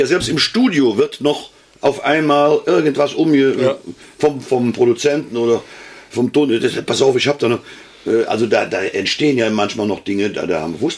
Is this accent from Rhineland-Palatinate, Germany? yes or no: no; Cologne, North Rhine-Westphalia, Germany; Wir wären als Kölsche froh, wenn wir da stünden.